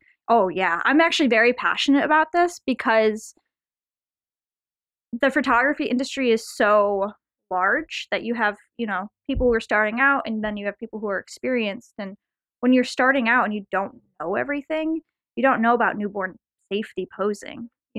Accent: New York, United States; I'm from New York.

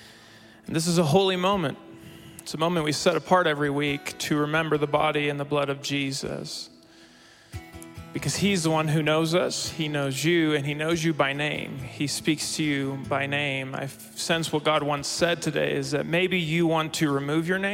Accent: Mexico; As many of you know, I grew up in Mexico, and in Mexico, there's no such thing as spring break.

